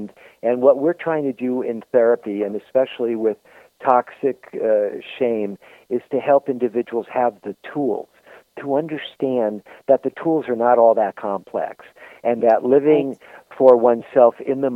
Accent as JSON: {"language": "English", "town": "Bronx", "region": "New York", "country": "United States", "tie": "born there", "said": "I was born in the Bronx, and my dad was in Europe fighting."}